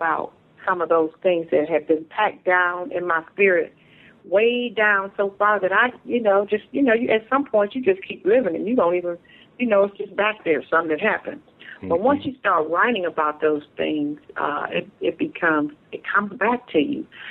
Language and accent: English; Cleveland, Ohio, United States; I am a native of Ohio. I'm from Cleveland, Ohio.